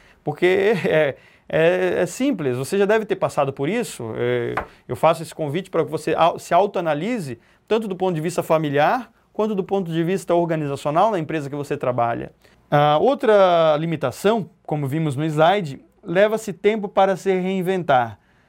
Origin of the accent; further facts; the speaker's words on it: Florianópolis, Santa Catarina, Brazil; eu sou manezinho, sou de Floripa